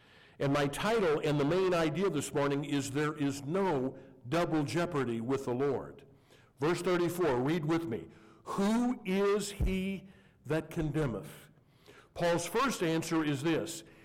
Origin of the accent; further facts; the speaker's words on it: United States; this is new to me as an American. I never even heard of these things.